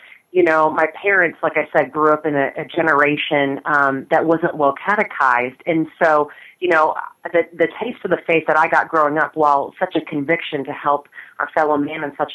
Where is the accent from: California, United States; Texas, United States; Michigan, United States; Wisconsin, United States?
Texas, United States; Houston; also born or lived in Dallas; You know, I grew up partly in North Houston and then in Dallas, and of course now I live in the Dallas area with my husband, so this is also home, too.